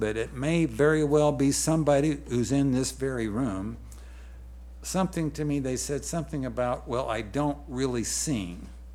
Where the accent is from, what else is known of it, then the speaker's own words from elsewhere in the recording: Nebraska, United States; We grew up in Nebraska.